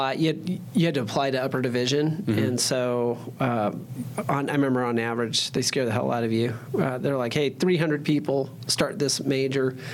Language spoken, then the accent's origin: English; Phoenix, Arizona, United States; Born and raised here.